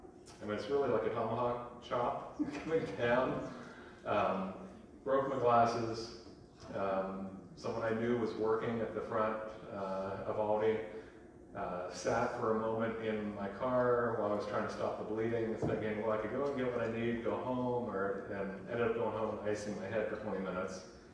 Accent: Shawville, Pennsylvania, United States; the 10-minute trip from Clearfield, where I grew up in Shawville, outside of Clearfield, because it was down a hill, windy.

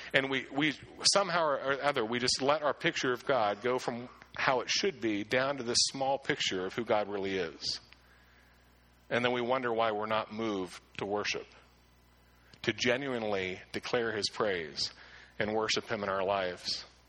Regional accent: Clearfield, Pennsylvania, United States; also born or lived in Shawville; now in Warren, United States; Growing up in Clearfield and Shawville, I got to see the stars often. But, you know, you see a lot more stars in Warren than you do in Pittsburgh.

